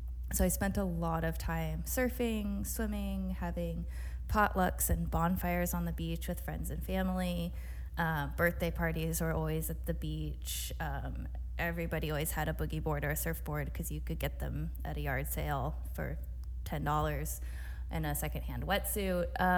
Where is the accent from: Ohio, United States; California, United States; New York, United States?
California, United States; I grew up on Northern Chumash and Solanan land on the central coast of California in so-called San Luis Obispo County. And I grew up working class